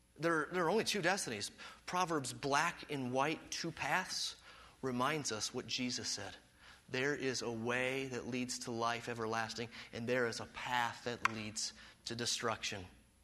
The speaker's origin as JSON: {"language": "English", "town": "Detroit", "region": "Michigan", "country": "United States", "moved": "as an adult", "said": "I moved from Detroit to Virginia to go to, remember, Detroit, Motown, they don't do southern sayings there, to Virginia to go to college."}